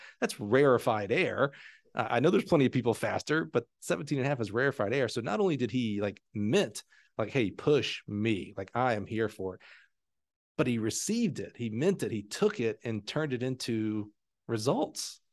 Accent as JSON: {"language": "English", "region": "Alabama", "country": "United States", "said": "I'm from Alabama, so that probably is 10 in my math world."}